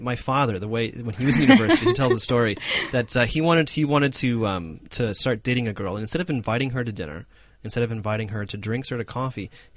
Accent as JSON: {"language": "English", "country": "United States", "said": "coming from as an American, not as a Chinese person"}